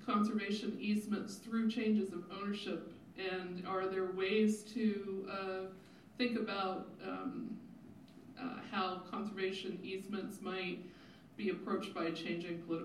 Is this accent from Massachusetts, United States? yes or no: no; Florida, United States; When I grew up in Florida, we always thought of the state park system as like the state's version of a conservation easement.